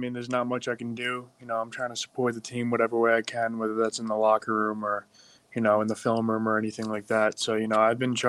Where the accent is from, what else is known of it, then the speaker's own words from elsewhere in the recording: Long Island, New York, United States; now in Pittsburgh, United States; I'm not from Pittsburgh, you know, I'm from Long Island, but, you know, to be able to adapt to a Yinzer, as you guys say, and, you know, become a Pittsburgh man